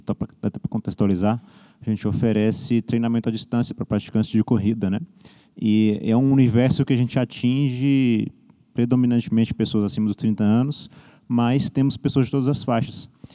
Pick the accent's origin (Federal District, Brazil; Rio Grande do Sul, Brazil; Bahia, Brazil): Federal District, Brazil; Brasília; sou de Brasília.